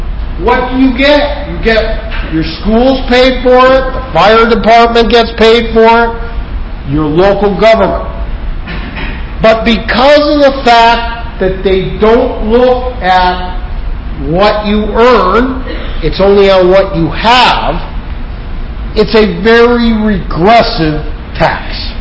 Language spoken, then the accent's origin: English; Schenectady, New York, United States; My hometown of Schenectady, 17th highest real property taxes in the United States of America.